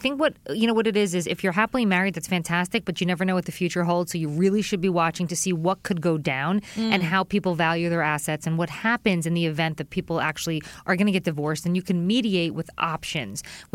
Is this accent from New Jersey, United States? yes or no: yes; New Jersey, United States; I'm a girl from Jersey.